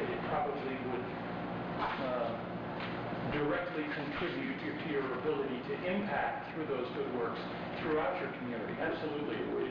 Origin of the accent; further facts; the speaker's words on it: Lorain, Ohio, United States; and I'm from Lorain.